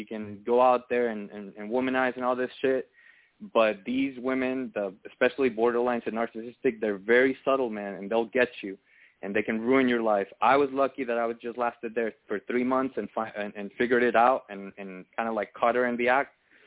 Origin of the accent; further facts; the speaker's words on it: Texas, United States; also born or lived in Laredo; I'm here from Texas. I'm actually in Houston, which, by the way, I actually was born in Laredo.